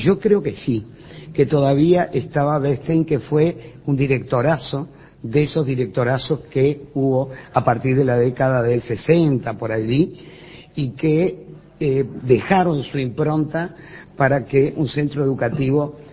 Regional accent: Montevideo, Uruguay; Yo soy del Prado, que es un lugar parecido a Colón, claro, desde el punto de vista de su creación, desde el punto de vista de las casas y todo eso. Por lo tanto, yo vivía cerquita de acá

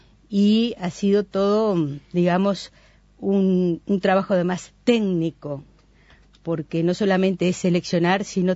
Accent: Uruguay

